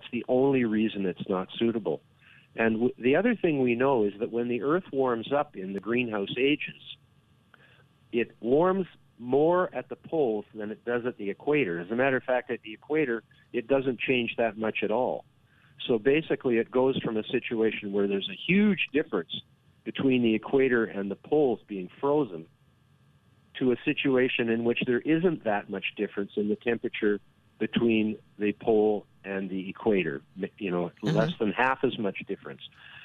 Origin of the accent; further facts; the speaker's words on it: Canada; I'm from Canada, living, thankfully, on the west coast by the sea, where we have our warmest climate.